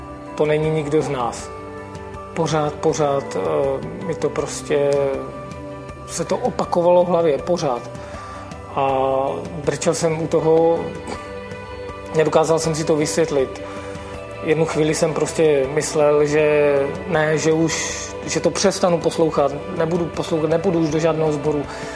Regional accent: Mladá Boleslav, Central Bohemian Region, Czechia; jsem z Mladé Boleslavy.

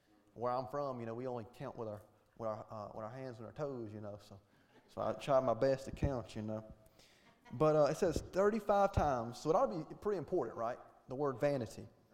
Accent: Hartwell, Georgia, United States; Why did I grow up where I grew up at in Hartwell, Georgia?

